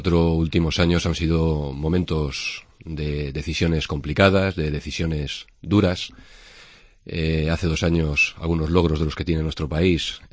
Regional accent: Spain; de todos nosotros como españoles

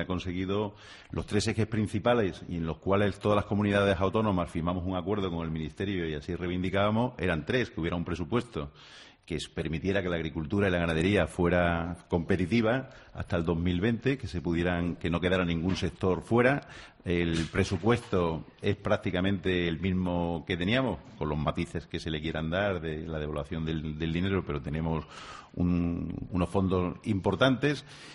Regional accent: Coria, Extremadura, Spain; además de Coria es que es mi pueblo, ¿no? Y Coria es un pueblo que está en el noroeste

